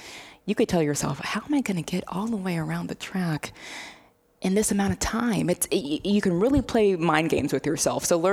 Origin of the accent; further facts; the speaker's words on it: Carlinville, Illinois, United States; when I was growing up in Carlinville, Illinois, South Central Illinois